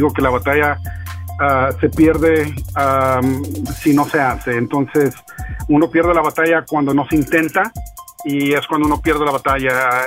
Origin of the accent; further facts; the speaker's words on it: Ciudad Juárez, Chihuahua, Mexico; also born or lived in El Paso; now in Dallas, United States; Soy de Chihuahua, Chihuahua. Nos emigramos a Ciudad Juárez, de donde nací y crecí hasta que fui a la escuela en El Paso, Texas. Y desgraciadamente nos andamos por acá, por en Dallas.